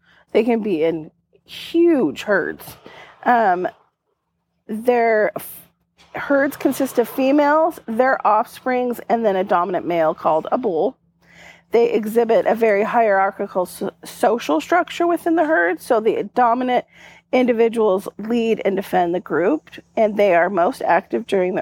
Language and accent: English; Intermountain West, United States; Probably, since I grew up over in the Intermountain West of most likely, and I've been to Yellowstone